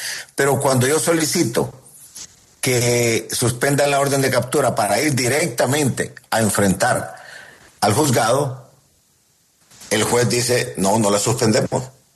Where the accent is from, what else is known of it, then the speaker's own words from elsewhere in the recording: Honduras; nadie va a evitar que yo regrese a Honduras. Solamente Dios. Esa es mi tierra.